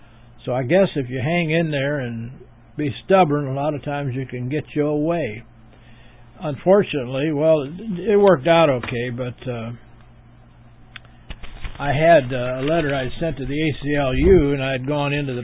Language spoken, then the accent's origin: English; Warsaw, Indiana, United States; born there; also born or lived in California; I live at 1134 South Ferguson Road, Warsaw, Indiana, 46580. I was born here in Warsaw, but spent 40 years in California. I moved back here about 9 years ago.